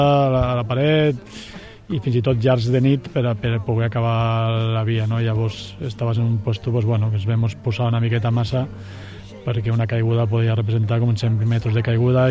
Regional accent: Sant Benet, Catalonia, Spain; Des de ja al meu poble, quan ja tenia 14 anys m'escapava i sortia de Sant Benet a Sabadell fent autostop

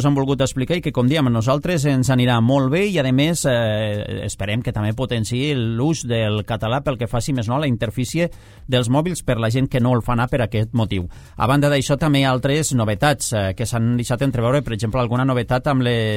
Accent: Catalonia, Spain; n'hi ha una que nosaltres com a catalans ens anirà molt bé

